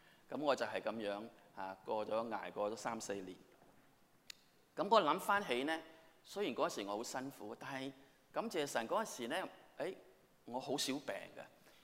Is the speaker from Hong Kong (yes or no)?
yes; Hong Kong; moved away as an adult; 当时我来到呢，你知道我是香港来的，所以我是自费来的。